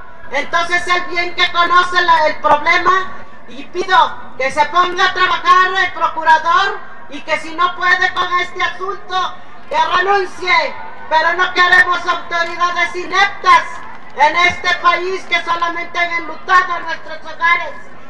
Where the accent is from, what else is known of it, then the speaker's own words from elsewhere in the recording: Guerrero, Mexico; Vengo del estado de Guerrero.